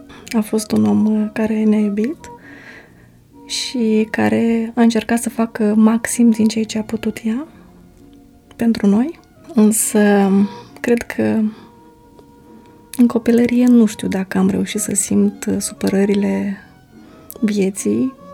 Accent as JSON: {"language": "Romanian", "town": "Buțeni", "region": "Hîncești District", "country": "Moldova", "tie": "born there", "said": "M-am născut în Republica Moldova, în Buțeni."}